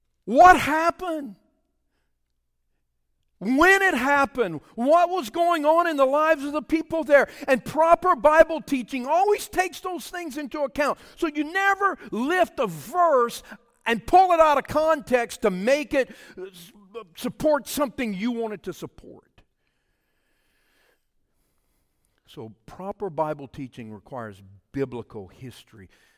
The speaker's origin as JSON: {"language": "English", "region": "Louisiana", "country": "United States", "said": "I said, you know, we're from Louisiana. How did we end up in Florida?"}